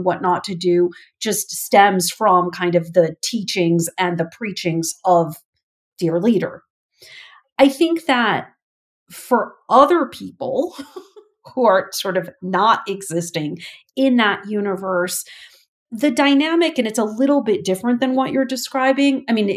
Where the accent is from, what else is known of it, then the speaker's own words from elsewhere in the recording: Wisconsin, United States; When I think about a state like my own home state of Wisconsin, I'm from Wisconsin, we are so sort of isolated into different communities.